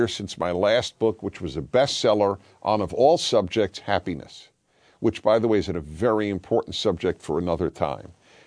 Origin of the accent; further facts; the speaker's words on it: United States; The Armenian American and me, we're American.